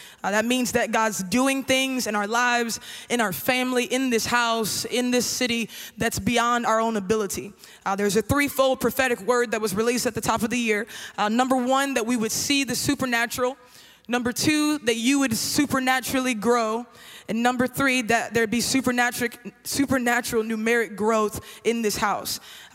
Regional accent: Columbus, Ohio, United States; I was raised in Columbus, Ohio, at an incredible... Oh yeah, we got some people. We got some Buckeyes. That's what I'm saying. That's what I'm saying. Okay. There's a lot of you. I'm at home for real. But I grew up in Columbus, Ohio.

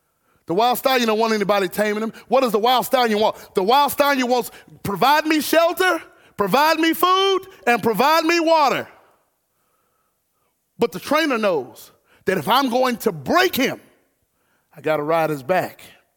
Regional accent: Garland, Texas, United States; So I'm not from Greenville, I'm from Garland.

